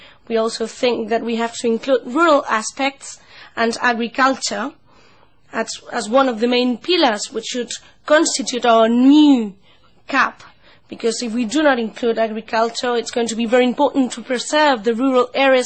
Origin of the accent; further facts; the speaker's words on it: Spain; When I talk to all these different agriculture organizations, for example in Spain, in my home country, and I talk to them